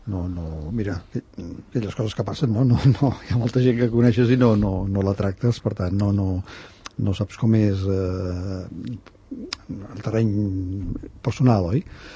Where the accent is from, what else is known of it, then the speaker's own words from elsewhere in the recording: Barcelona, Catalonia, Spain; now in Sant Cugat del Vallès, Spain; jo sóc barceloní d'origen, del barri de la Sagrada Família, i em sembla que devia ser per les mateixes dates que vaig venir cap aquí, perquè jo vaig venir a començaments dels 70